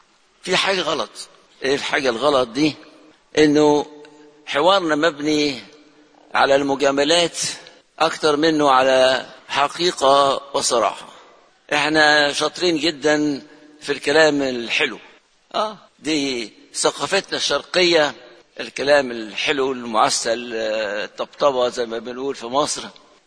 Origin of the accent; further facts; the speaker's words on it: Lebanon; أنا لبناني ومصري وسوري الأصل، وبقالي 5 أيام خدت كمان جنسية تانية المجرية